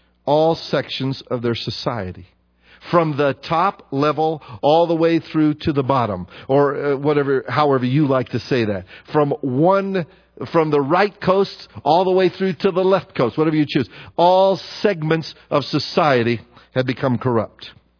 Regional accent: United States; I love this country. I'm American. I like it here.

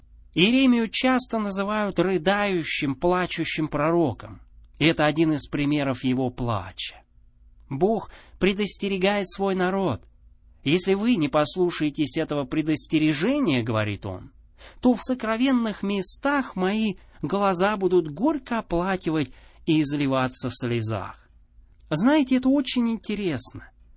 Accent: United States; Russian is a second language; Вы не поверите, сколько людей звонило, рассерженные, только потому, что я из Соединенных Штатов.

